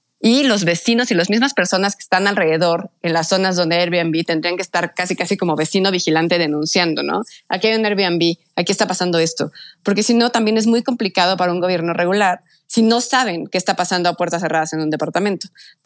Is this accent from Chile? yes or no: no; Mexico; para que podamos todos como mexicanos tener un lugar donde vivir.